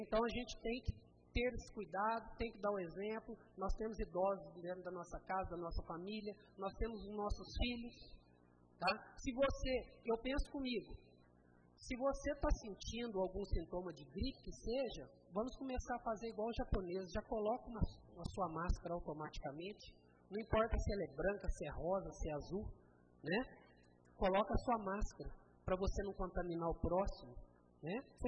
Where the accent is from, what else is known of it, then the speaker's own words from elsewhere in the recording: Brazil; eu estou falando brasileiro, eu sou brasileiro, nós somos relaxados mesmo.